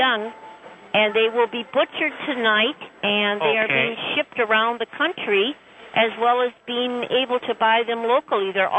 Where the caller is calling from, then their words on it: Glendale, Wisconsin, United States; I'm calling from Glendale, Wisconsin.